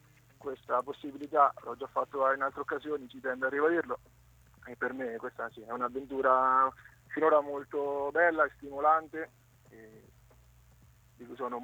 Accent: Montefano, Marche, Italy; in passato ho iniziato nella squadra del mio paese, a Montefano

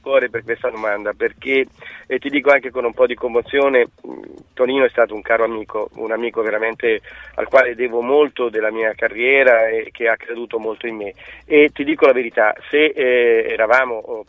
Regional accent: Ancona, Marche, Italy; Io sono di Ancona e anconetano mi sento e sono cresciuto in questa città sotto tutti gli aspetti, e ho scelto di restare anche professionalmente in questa città

